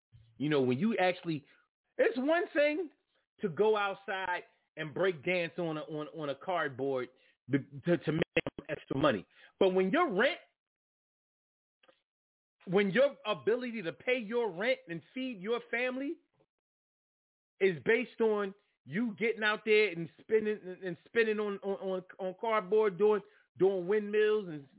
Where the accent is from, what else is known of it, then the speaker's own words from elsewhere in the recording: New York City, New York, United States; also born or lived in Philadelphia; And then when they find out that I was raised in New York City, they said, oh, New Yorkers think that they're better.